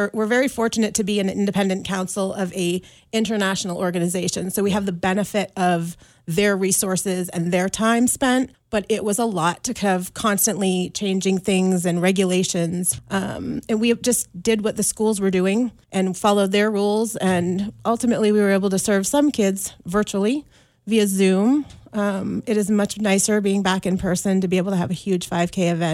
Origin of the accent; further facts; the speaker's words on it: New England, United States; So I grew up in New England and did my fair share of moving around and traveling into my early 30s